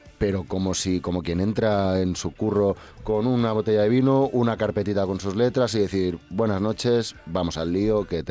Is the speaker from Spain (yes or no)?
yes; Ibiza, Balearic Islands, Spain; Somos indígenas ibicencos.